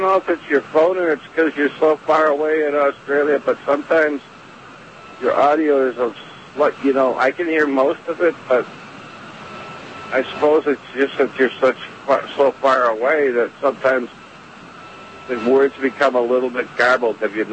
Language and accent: English; United States; For me as an American to have to put up with that, you know, my government is supporting